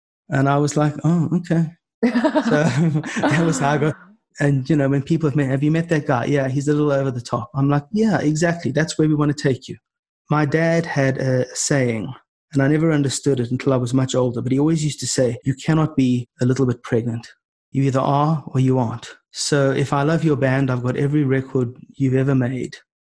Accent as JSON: {"language": "English", "country": "South Africa", "said": "maybe I look at it with different eyes because I'm from South Africa."}